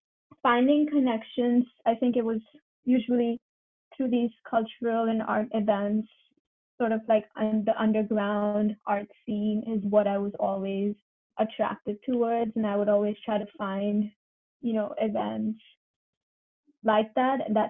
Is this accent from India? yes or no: yes; central India, India; I was born and brought up in central India, and I wouldn't be able to say exactly how it went down because I wasn't fully out until I was 16 or 17 to myself even.